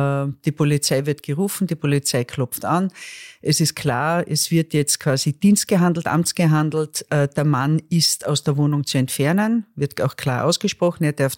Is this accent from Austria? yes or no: yes; Lower Austria, Austria; Wir als Niederösterreicher machen das nicht mit unseren Frauen.